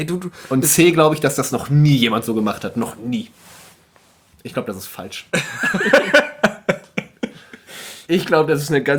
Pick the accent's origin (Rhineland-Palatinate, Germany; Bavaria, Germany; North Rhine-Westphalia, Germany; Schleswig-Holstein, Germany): Schleswig-Holstein, Germany; ich komme aus Nordfriesland